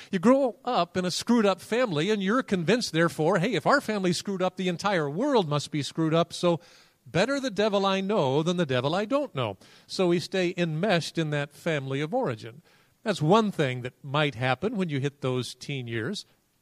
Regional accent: Akron, Ohio, United States; now in New York, United States; I was headed from LaGuardia out to Akron, Ohio, where I spent part of my growing up years. And I was going to my home church.

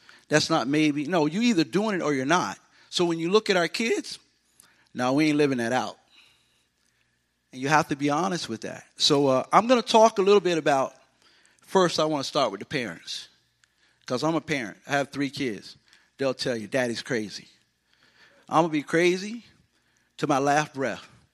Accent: Baldwin, Florida, United States; I grew up in Baldwin, so this is home. When I'm passing all the cows and all the farmland, I'm like, oh, yeah, I know what this is.

